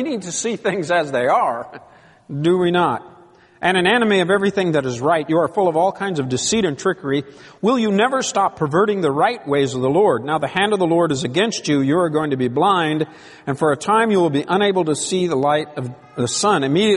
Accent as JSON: {"language": "English", "town": "Marion", "region": "South Dakota", "country": "United States", "tie": "born or raised there", "said": "in Marion, South Dakota, we had a sanctuary that was typical still there."}